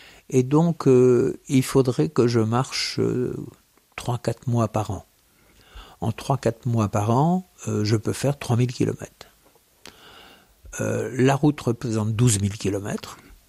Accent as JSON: {"language": "French", "region": "Normandy", "country": "France", "tie": "born there", "said": "J'ai un côté breton, je suis né en Normandie, mais de parents bretons."}